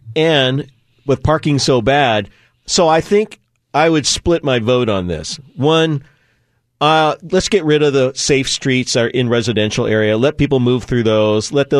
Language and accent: English; Santa Barbara, California, United States; I grew up in Santa Barbara. They took the main street in Santa Barbara, and again, it's California.